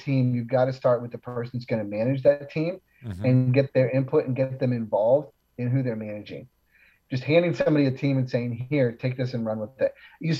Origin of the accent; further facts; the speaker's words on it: Chicago, Illinois, United States; You know, I grew up in Chicago. Oh, I'm Chicago.